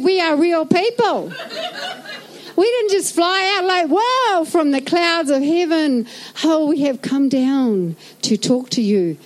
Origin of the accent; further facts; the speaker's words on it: Whakatane, Bay of Plenty, New Zealand; also born or lived in Scotland; I was born in Whakatane, you want to know where I come from? All right, I come from Whakatane, all right, over there somewhere, 15 years in Scotland. And then we came back in 2001.